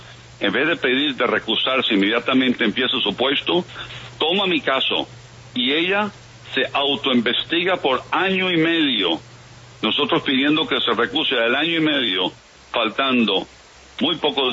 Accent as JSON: {"language": "Spanish", "country": "Colombia", "said": "yo soy colombiano con mucho orgullo"}